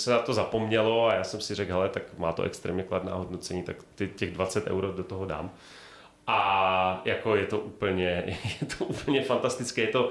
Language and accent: Czech; Moravian-Silesian Region, Czechia; A přesně je to, že ještě jak pocházím z Ostravska, tak prostě mít krajinku, na horizontu, kterou rozbíjejí komíny, je prostě nejnádhernější pohled.